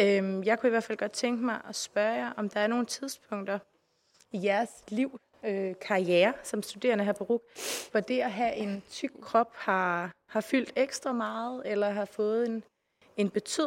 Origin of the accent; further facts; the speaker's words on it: West Jutland, Denmark; Jeg er antropolog og forsker på Roskilde Universitet. Jeg er mor. Jeg er hvid. Jeg er vestjyde. Jeg er ciskønnet.